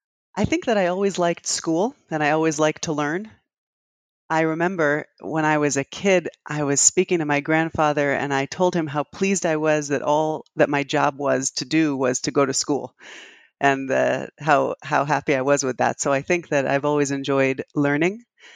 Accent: New Haven, Connecticut, United States; also born or lived in London, England; now in Boston, United States; I live in the Boston area. I work at Brandeis, as you mentioned. I grew up in New Haven, Connecticut, and in London, England.

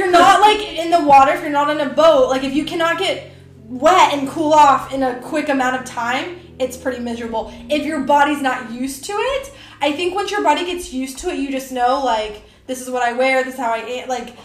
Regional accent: Ohio, United States; I grew up in Ohio, so, like, we're used to humidity, and then in North Carolina, you have humidity as well.

